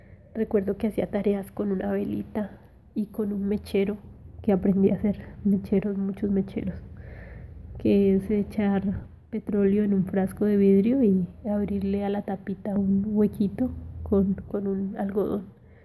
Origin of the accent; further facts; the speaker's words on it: Florencia, Caquetá, Colombia; also born or lived in Cauca; nos trasladamos de Caquetá, vivimos un tiempo en Florencia, en la ciudad. Más o menos un año, mis papás deciden vender la casa donde vivíamos. Fue un cambio para mí un poco brusco. Después nos fuimos a vivir donde mi abuelo, o sea, al Cauca.